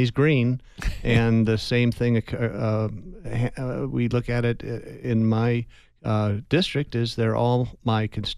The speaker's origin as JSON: {"language": "English", "town": "Tucson", "region": "Arizona", "country": "United States", "tie": "born or raised there", "said": "And I was always told growing up in Tucson, never complain about the rain."}